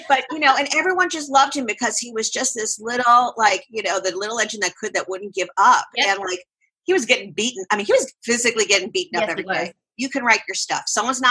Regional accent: Miami, Florida, United States; I grew up in Miami, Fort Lauderdale area, and we used to call it Jewish geography.

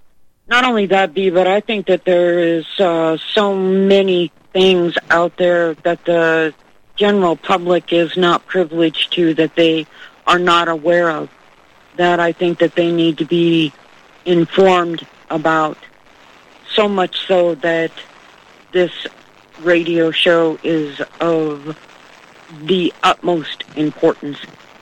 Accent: Castle Rock, Colorado, United States; I'm from Castle Rock, Colorado.

